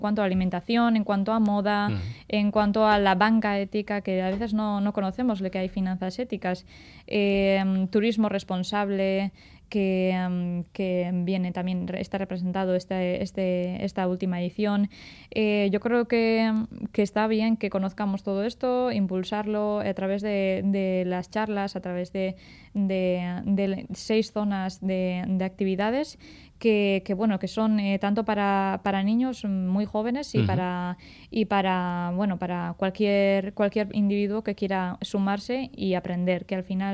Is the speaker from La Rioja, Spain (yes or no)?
yes; La Rioja, Spain; Pues en mi pueblo de La Rioja hay uno que está buenísimo.